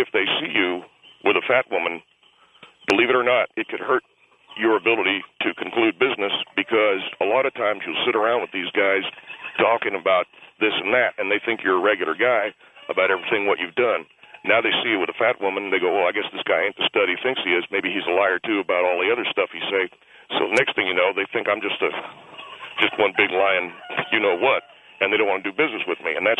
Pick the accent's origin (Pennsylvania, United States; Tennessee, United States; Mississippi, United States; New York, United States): Tennessee, United States; Knoxville; I grew up in Knoxville, Tennessee.